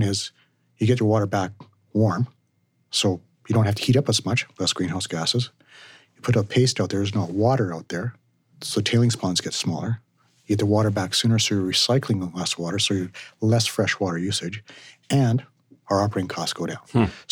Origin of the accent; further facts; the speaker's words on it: Alberta, Canada; And so as a Canadian, as an Albertan, and if you work in the oil and gas business